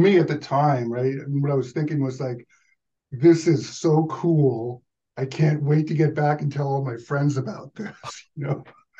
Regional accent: Canada; moved away as an adult; I am a Canadian, raised in Canada. I came over here on a temporary job for 3 months, and that was about 35 years ago.

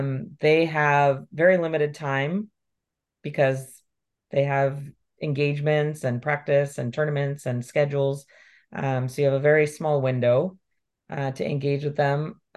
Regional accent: Ontario, Canada; also born or lived in Vancouver; Few people that knew me when I was in Vancouver, because I grew up in Ontario

